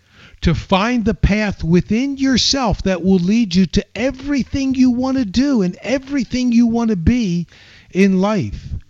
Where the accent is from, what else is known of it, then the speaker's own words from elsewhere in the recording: Philadelphia, Pennsylvania, United States; You know, I grew up in Philadelphia. I actually had a business at one point in my youth selling soft pretzels and Italian water ice.